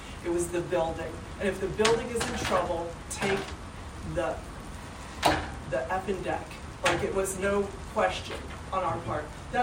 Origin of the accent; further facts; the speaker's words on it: St. Thomas, U.S. Virgin Islands; also born or lived in St. Croix; I grew up in the Virgin Islands, St. Thomas and St. Croix, very familiar with historic buildings, and I've worked in them all my life.